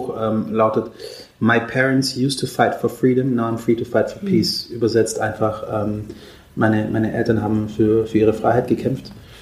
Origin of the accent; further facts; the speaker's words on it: Stuttgart, Baden-Württemberg, Germany; also born or lived in Cairo / Rome; now in Berlin, Germany; Meine Eltern kommen ursprünglich aus Eritrea in Ostafrika. Ich bin aber in Kairo geboren worden und wir haben dann in Rom, Italien gelebt und sind dann nach Stuttgart gezogen. Also am Ende des Tages bin ich wahrscheinlich mehr Schwabe als alles andere.